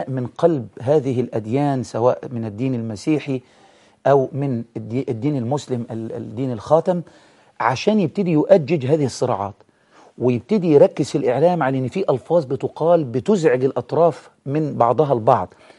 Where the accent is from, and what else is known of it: Egypt